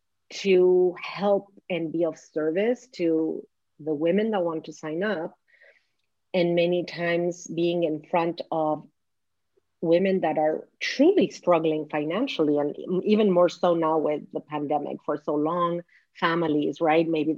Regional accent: Argentina; English is a second language; moved away as an adult; I'm not Italian. I'm born and raised in Argentina.

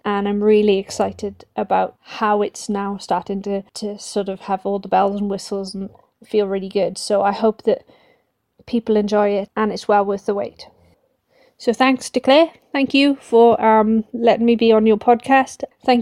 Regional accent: Wales, United Kingdom; I'm from Wales.

